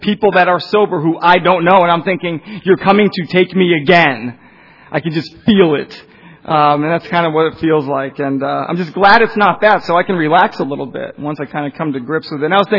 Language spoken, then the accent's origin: English; Portland, Maine, United States; I'm from the Portland, Maine area, which is where I did most of my growing up and a lot of my running and a lot of my drinking.